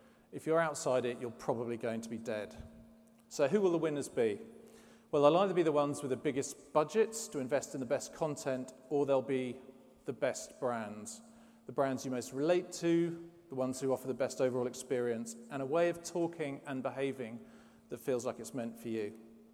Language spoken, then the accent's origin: English; London, United Kingdom; I'm here from London.